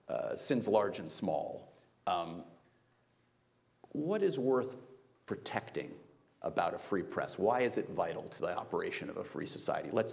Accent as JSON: {"language": "English", "town": "Rochester", "region": "New York", "country": "United States", "tie": "born there", "said": "and I was born in Rochester. So it's a bit of a homecoming"}